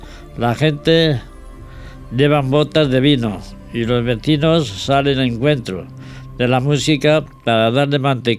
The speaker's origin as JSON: {"language": "Spanish", "town": "San Juan de la Nava", "region": "Castile and León", "country": "Spain", "tie": "born or raised there", "said": "hablamos de la historia de mi pueblo, San Juan de la Nava. Un pueblo pequeño, a unos 500 habitantes, situado en la provincia de Ávila, a 30 kilómetros de la ciudad."}